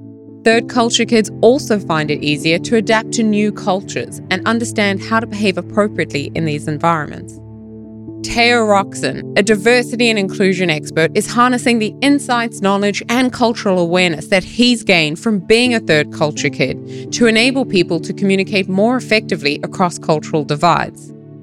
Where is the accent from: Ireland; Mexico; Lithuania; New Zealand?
New Zealand; also born or lived in South Africa / Malaysia / United Kingdom / Australia; I'm a third culture kid. I was born in South Africa, but I grew up in New Zealand. And since then, I've lived in Malaysia, the United Kingdom, Australia, and the United States.